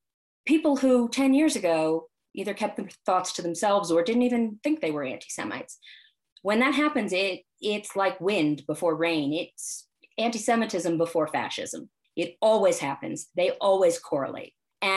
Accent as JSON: {"language": "English", "country": "United States", "said": "I was born here. I'm American."}